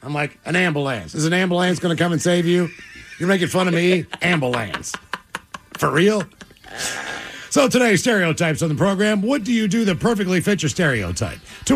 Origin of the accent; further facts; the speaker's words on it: West Virginia, United States; So I'm from West Virginia. There's a joke that, you know, we all date our cousins.